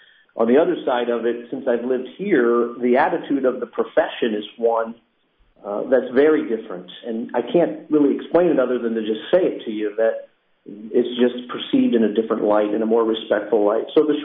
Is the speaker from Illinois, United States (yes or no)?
yes; Quincy, Illinois, United States; So I was born and raised in Quincy, which most people suspect when they see my last name.